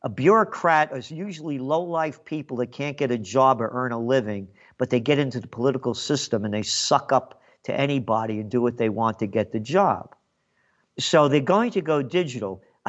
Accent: Bronx, New York, United States; born there; I was born in the Bronx, born to be free.

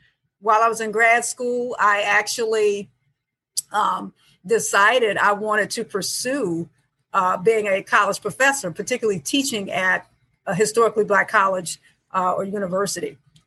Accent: Michigan, United States; Yes, I grew up in Michigan and I went to Ohio State.

